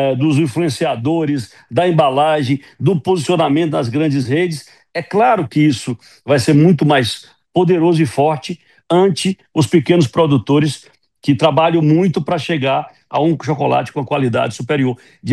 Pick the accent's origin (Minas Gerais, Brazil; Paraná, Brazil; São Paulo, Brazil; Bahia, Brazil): Bahia, Brazil; also born or lived in Ilhéus; Eu morava em Ilhéus, morei 30 anos em Ilhéus, não sou de lá, sou do sertão da Bahia.